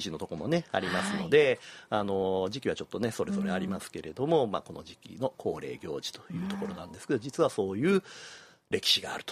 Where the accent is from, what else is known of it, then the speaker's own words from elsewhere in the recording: Kyoto, Japan; 僕も上京西陣の弟ですから、ちっちゃい頃からねもう地蔵盆に慣れ親しんでるというか